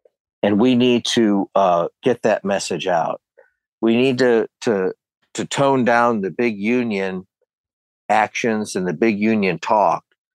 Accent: Canton, Ohio, United States; I'm originally from Canton, Ohio.

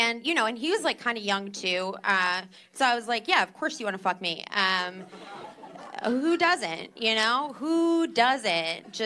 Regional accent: New Jersey, United States; I am from New Jersey. Yeah, we got Jersey in the house. This is my Jersey stance.

